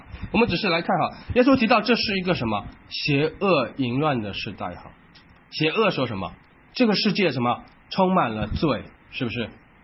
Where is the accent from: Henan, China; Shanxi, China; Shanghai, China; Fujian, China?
Shanghai, China; 好像我上海人说倒浆糊的这样的一种说法